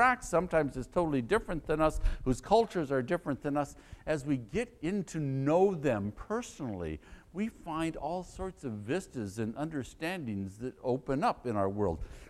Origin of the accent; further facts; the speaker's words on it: Midwest, United States; I grew up in the Midwest.